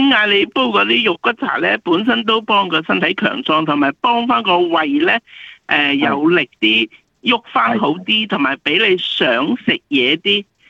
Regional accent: China

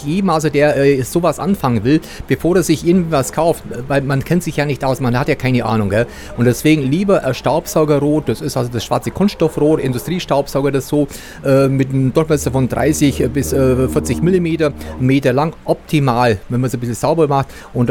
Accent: Bavaria, Germany; ich komme aus der Nähe von Augsburg

